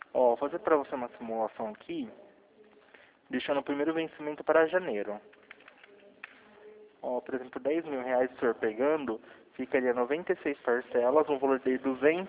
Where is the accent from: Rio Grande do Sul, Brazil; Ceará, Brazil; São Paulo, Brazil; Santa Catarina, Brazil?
São Paulo, Brazil; Campinas; Não, falo aqui de Campinas, São Paulo.